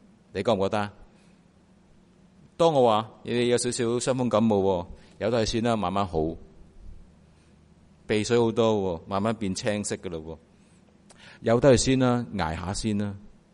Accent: China; 我哋中国人有句说话就系忠言逆耳

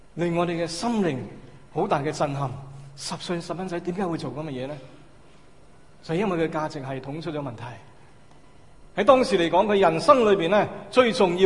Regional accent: China; 所以我们中国人经常说呢

